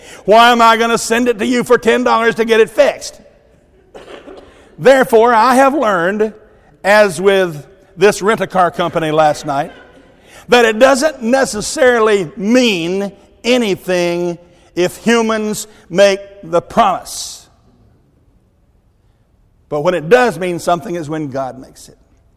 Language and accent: English; Tennessee, United States; All right, I'm from Middle Tennessee, and my mother always called it Chester drawers.